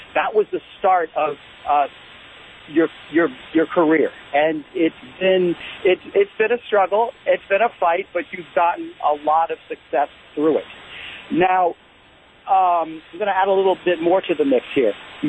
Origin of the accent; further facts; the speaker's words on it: New York, United States; but I grew up in New York, and I've always admired what he's done.